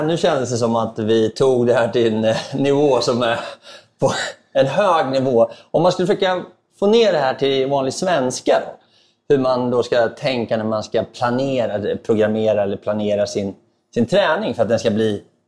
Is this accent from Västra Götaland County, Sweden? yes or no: no; Örebro, Örebro County, Sweden; hemma i Örebro. En riktigt dålig närking.